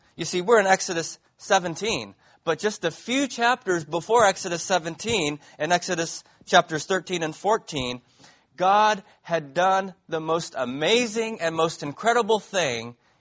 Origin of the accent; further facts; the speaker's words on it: Mississippi, United States; if you're like me and you're from the South, the word rebel is a good thing. Where I grew up in Mississippi, we love rebels